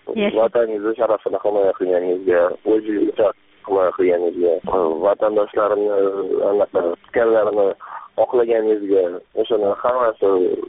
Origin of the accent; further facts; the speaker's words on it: Khanabad, Andijan Region, Uzbekistan; Andijon viloyati Xonobod shahridan.